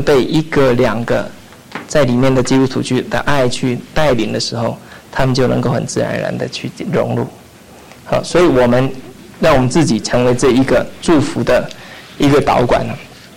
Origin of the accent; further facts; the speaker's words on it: China; 我们特别是从国内来的背景呢，就会有这种感觉。